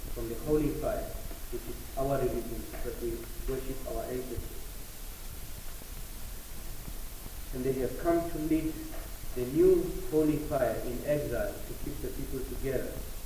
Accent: Namibia; born there; I was born in South West Africa and I'm a city person. I wasn't born in the countryside

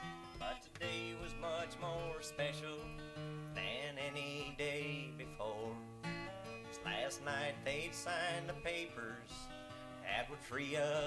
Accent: Ohio, United States; I was pouring metal at a factory out in southwestern Ohio near my hometown.

